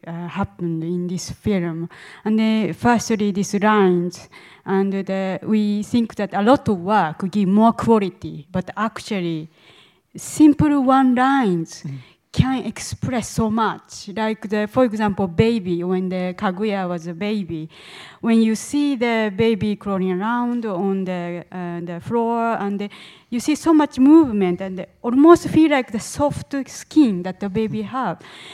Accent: Japan; I grew up in Japan.

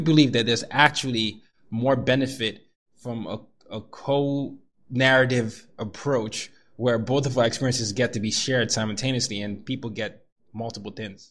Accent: Nigeria; moved away; Was never cool to be African. Right? It was never, like, even when we came here, I'm still only Nigerian.

